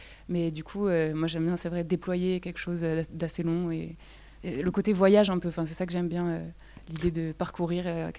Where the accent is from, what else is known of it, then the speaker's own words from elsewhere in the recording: Paris, Île-de-France, France; now in Bastia, France; Moi, je suis de Paris de base. Et mm-hmm. ça fait depuis 2018 que je suis installée à Bastia parce que j'ai suivi mon amoureux qui est corse.